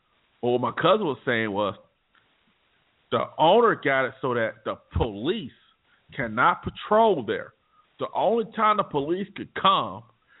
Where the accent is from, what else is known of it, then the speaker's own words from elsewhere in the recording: Montgomery, Alabama, United States; In my hometown, Montgomery, Alabama, my cousin, she works at the Hyundai plant.